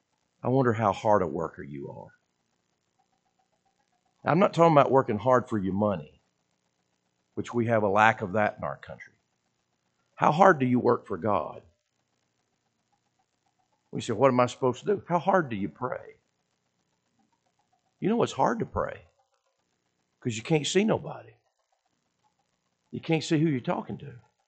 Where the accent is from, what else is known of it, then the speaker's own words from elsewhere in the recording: Alabama, United States; A lot of people have, you know, since I'm from Alabama, I like to tell these stories.